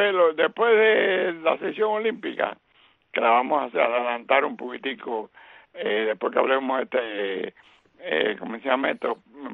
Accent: Cuba; Yo soy un mal cubano

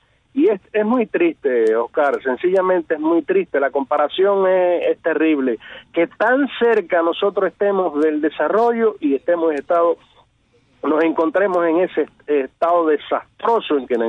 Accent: Puerto Padre, Las Tunas, Cuba; De Puerto Padre, Las Tunas.

